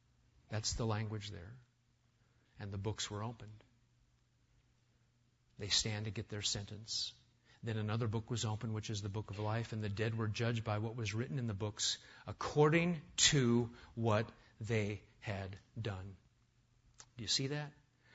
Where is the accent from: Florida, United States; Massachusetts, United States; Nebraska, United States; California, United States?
Nebraska, United States; Omaha; It's because I grew up in Omaha. Where in New England, when we go on field trips, we go to the aquarium.